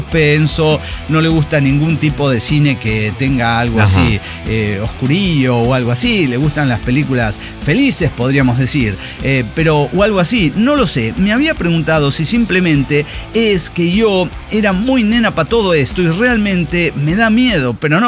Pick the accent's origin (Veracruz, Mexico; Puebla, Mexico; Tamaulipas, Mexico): Veracruz, Mexico; Tengo 27 años, soy de Veracruz. Veracruz es un estado muy esotérico, o sea, muy chamánico